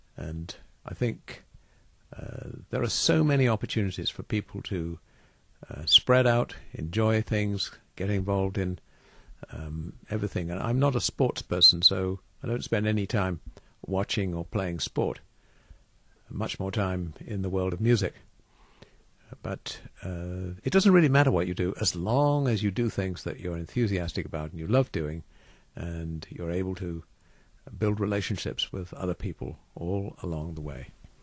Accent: England, United Kingdom; now in Canada; And being English rather than Canadian has never been in any way a problem for me here.

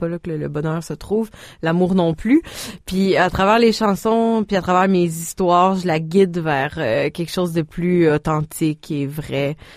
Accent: Sainte-Anne-de-la-Pérade, Quebec, Canada; Moi, je suis née à Sainte-Anne-de-la-Pérade, dans le coin de Trois-Rivières, donc j'ai grandi là.

